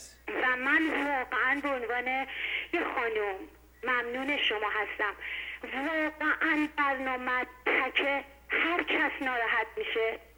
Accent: Iran; به عنوان یه ایرانی

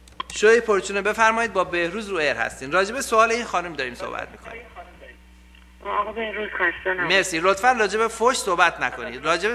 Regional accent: Iran; من متاسفانه منم ایرانی هستم، ولی از لحاظ خودم خوشحالم که ایرانی هستم،

